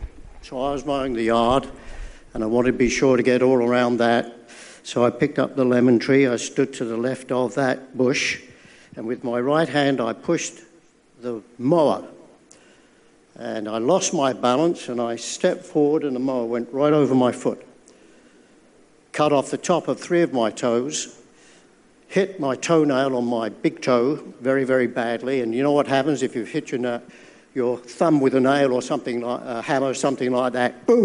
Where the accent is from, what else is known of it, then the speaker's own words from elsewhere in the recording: Wales, United Kingdom; first language Welsh; English is a second language; I thought I'd at least give you my greetings in my native tongue, which is Welsh.